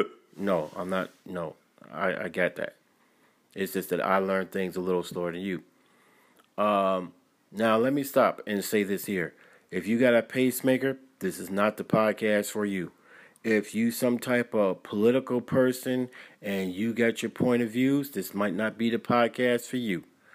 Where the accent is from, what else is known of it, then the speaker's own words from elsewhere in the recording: Cleveland, Ohio, United States; also born or lived in Columbus; I was born here in Columbus, Ohio. Raised in Cleveland, Ohio. Then I migrated and moved to Elyria, Lorain.